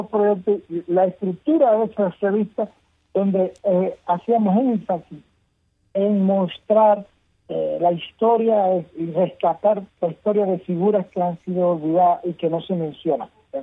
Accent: Cuba; somos parte de esa historia, somos cubanos.

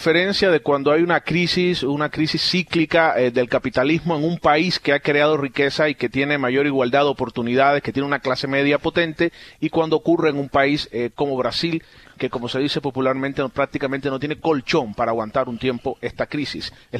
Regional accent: Cuba; Yo, desde luego, como cubano

